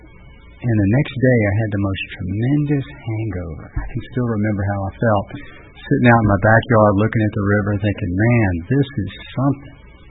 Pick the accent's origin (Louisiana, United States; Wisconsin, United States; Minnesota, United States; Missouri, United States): Louisiana, United States; Lafayette; I grew up in Southwest Louisiana. I grew up in Lafayette. I grew up in Cajun country. And we were poor, though.